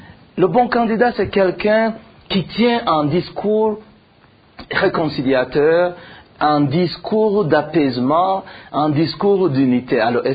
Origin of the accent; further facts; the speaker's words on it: Burundi; C'est vrai qu'en tant que Burundais, peut-être en tant que journaliste aussi, j'assiste à ce qui se passe et au développement de ces derniers jours